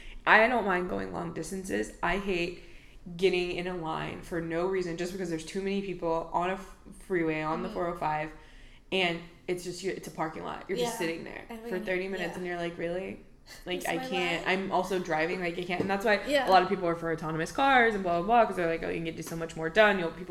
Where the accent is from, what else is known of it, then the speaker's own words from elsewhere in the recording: Texas, United States; Because I come from Texas. It's, like, that's what you do.